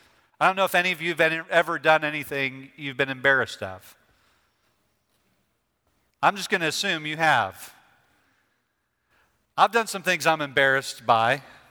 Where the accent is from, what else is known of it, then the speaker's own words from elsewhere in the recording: Illinois, United States; I'm from Illinois, and in Illinois, you can get a driver's permit when you're 15.